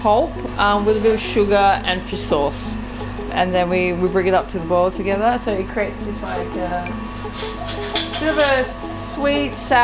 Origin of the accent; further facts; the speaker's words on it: Australia; I grew up in Australia